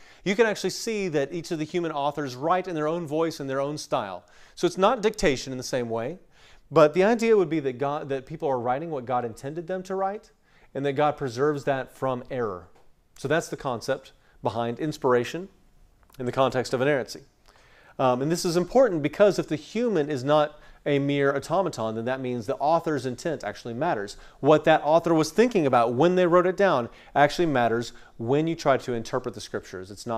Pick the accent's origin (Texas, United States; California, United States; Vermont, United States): Texas, United States; As many of you know, I am originally from West Texas, way, way, way up in the panhandle.